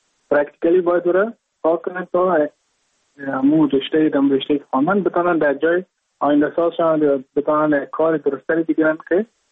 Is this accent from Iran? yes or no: no; Mazar-i-Sharif, Balkh, Afghanistan; moved away as an adult; now in India; از مزار شریف هستم، از قریه شیراباد که از قریای درفتاده مزار شریف بخش می باشم که ما در سال 2019 ماه جون به هندوستان آمدم